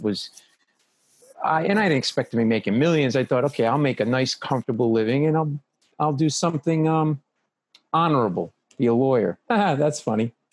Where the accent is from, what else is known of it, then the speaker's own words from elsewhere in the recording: Rhode Island, United States; I grew up in Rhode Island, didn't leave my house till I was 22